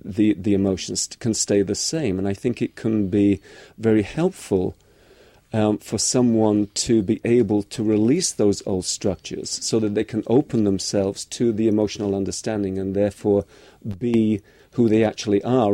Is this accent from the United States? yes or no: no; England, United Kingdom; Don't forget I'm English.